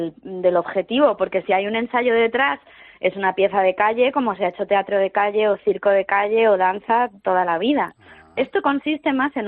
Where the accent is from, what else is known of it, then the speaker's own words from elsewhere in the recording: Madrid, Community of Madrid, Spain; now in Málaga, Spain; yo soy de Madrid pero vivo aquí